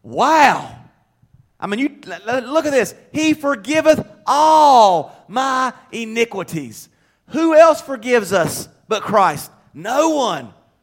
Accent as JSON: {"language": "English", "region": "the South", "country": "United States", "accent": "southern", "said": "I know with my southern accent, some of you northerners have a hard time following what I'm saying."}